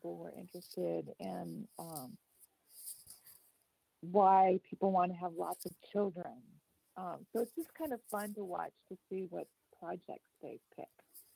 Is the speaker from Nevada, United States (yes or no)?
no; El Cerrito, California, United States; Yeah, well, I grew up in El Cerrito.